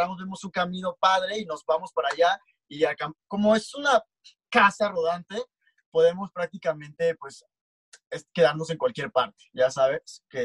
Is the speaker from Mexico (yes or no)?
yes; Comalcalco, Tabasco, Mexico; yo soy de Tabasco. Soy de un pequeño pueblito llamado Comalcalco.